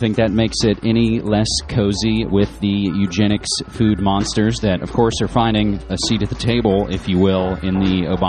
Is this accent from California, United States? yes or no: no; West Virginia, United States; That's my weak play on the joke about my home state of West Virginia.